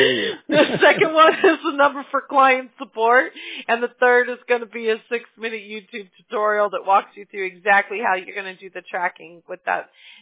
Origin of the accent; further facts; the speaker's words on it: Mobile, Alabama, United States; born there; I am a Southern girl. I was born in Mobile, Alabama. So that's my roots.